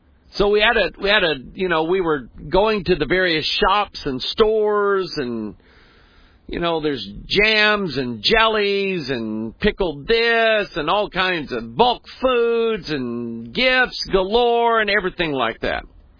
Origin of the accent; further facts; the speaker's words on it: Festus, Missouri, United States; we're from a little town south of St. Louis called Festus